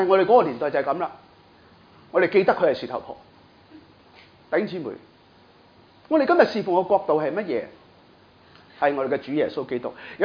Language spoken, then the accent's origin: Cantonese; Wong Tai Sin, Hong Kong; 我在黄大仙长大的，